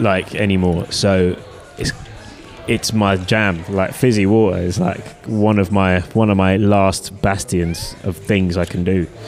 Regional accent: Bromley, London, United Kingdom; one of the reasons why I'm from Bromley in southeast London.

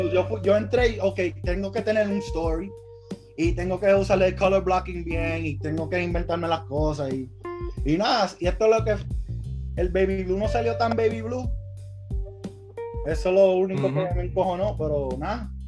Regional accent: Puerto Rico; now in Queens, United States; Porque soy de Nueva York, yo nací en Puerto Rico pero me crié en Queens toda mi vida, so yo me siento como que bien orgulloso de ser New Yorker también

